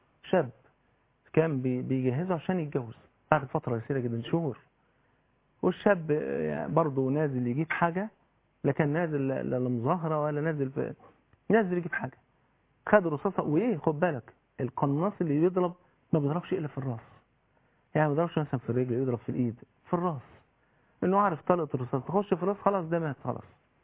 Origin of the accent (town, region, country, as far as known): Port Said Governorate, Egypt